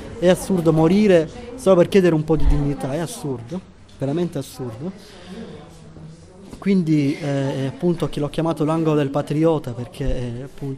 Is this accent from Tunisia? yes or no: yes; Tunisia; Italian is a second language; Avevo un desiderio irrefrenabile di partecipare, di poter dire un giorno ai miei fratelli tunisini